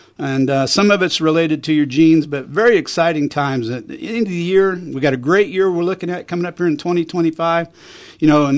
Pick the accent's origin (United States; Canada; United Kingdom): United States; McLouth, Kansas; Well, when I grew up back in McClouth, Kansas, we used to go to a place up at Lansing called Wiley's Country Boy Meats.